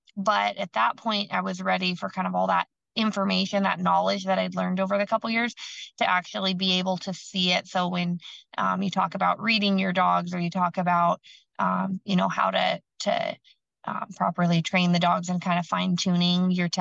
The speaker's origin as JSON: {"language": "English", "region": "Idaho", "country": "United States", "tie": "born or raised there", "said": "But back when I was 9, growing up in Northern Idaho"}